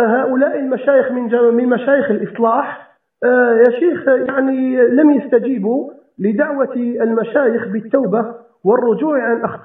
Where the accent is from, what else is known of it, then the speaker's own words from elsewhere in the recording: Algeria; انا ابنك من الجزائر،